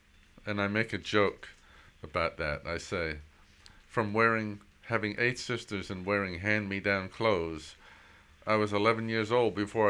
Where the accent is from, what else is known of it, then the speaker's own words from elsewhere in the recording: Scotland, United Kingdom; now in United States; Lena worked with AT&T all her time since we came from Scotland.